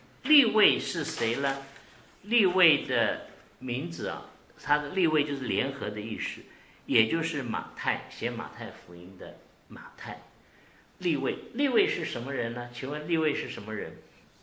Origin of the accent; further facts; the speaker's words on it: China; 我们中国人叫汉奸，他们叫什么？